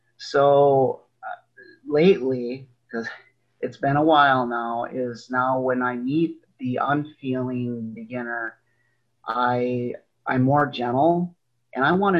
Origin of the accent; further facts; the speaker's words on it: Wisconsin, United States; from Wisconsin.